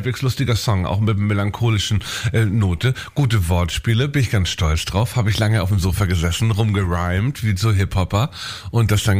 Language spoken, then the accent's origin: German; Hamburg, Germany; ich bin ja Hamburger, gebürtiger Hamburger und ich läster viel über meine Heimatstadt rum.